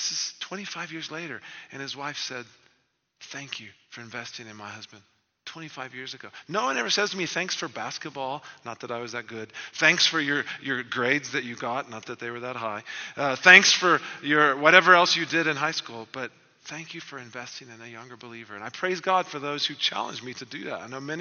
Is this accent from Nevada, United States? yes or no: no; Texas, United States; And I was caught up in the usual activities of a Baptist church at the time where I grew up outside of Houston in Texas